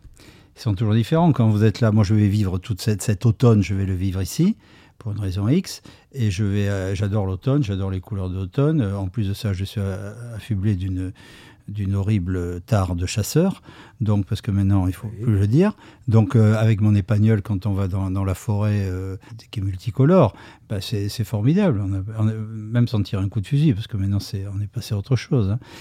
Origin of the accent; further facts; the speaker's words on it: Libreville, Estuaire, Gabon; born there; Je suis né au Gabon, donc à Libreville. J'y suis resté 18 mois, choisir ma soignée parce que j'allais mourir. J'y suis revenu à 14, 15 ans, 16 ans.